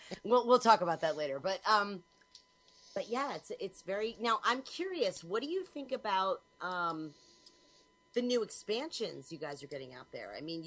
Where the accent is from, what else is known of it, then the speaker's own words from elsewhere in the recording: Daytona Beach, Florida, United States; Well, I'm in the middle of the woods, and having spent so much time in Daytona Beach growing up, I kind of feel starved.